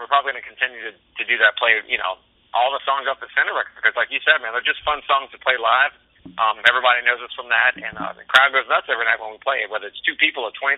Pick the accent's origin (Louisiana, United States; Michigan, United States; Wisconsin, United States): Louisiana, United States; New Orleans; You know, I grew up in Louisiana. I grew up in New Orleans. So I'm all about the humidity and all that stuff down there.